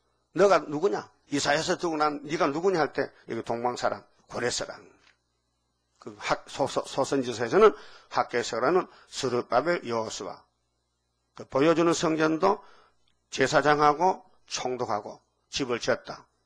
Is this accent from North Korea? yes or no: no; Uiseong, North Gyeongsang, South Korea; 그게 내가 의성에서 왔잖아요. 의로운 통로에서. 내가 의성군에서 왔어요. 알아요? 무슨 군? 의가 나오는 성이라. 우리 참 군 이름이 좋다. 의성군 다인면.